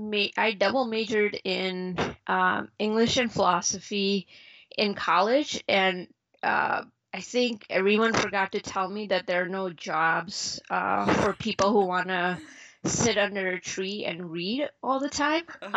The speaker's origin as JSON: {"language": "English", "town": "Chicago", "region": "Illinois", "country": "United States", "tie": "born or raised there", "also_born_or_lived": "India", "said": "I was born in India, but I grew up in suburbs of Chicago."}